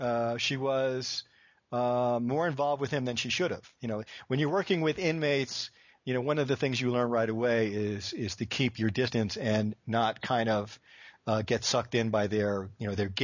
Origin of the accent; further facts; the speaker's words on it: New York City, New York, United States; And I grew up in New York City in Queens, and I worked as a construction worker to pay for undergraduate school.